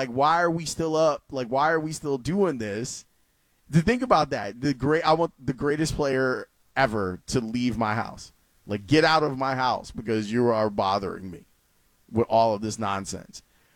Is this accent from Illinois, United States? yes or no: yes; Chicago, Illinois, United States; But growing up in Roseland, like, we used to pitch pennies all the time.